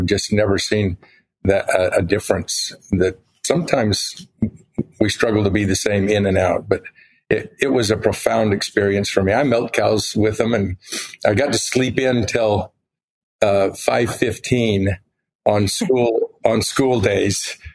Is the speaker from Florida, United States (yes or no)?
no; Bountiful, Utah, United States; and my heart has always been in Huntsville, Utah, although my parents raised their children in Bountiful.